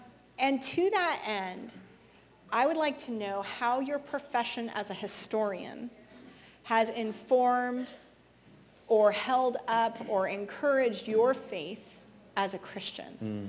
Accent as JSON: {"language": "English", "region": "California", "country": "United States", "tie": "born or raised there", "said": "I was raised in Northern California, in hippie town, with Birkenstocks"}